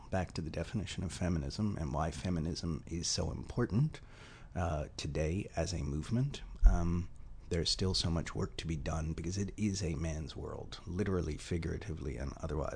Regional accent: New York City, New York, United States; I grew up in New York City in the 70s.

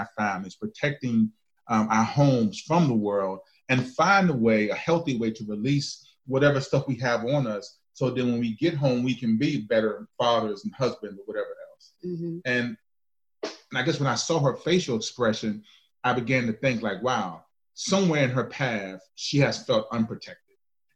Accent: Lexington, United States; I know in my hometown of Lexington, and me and my cousin talked about this some time ago.

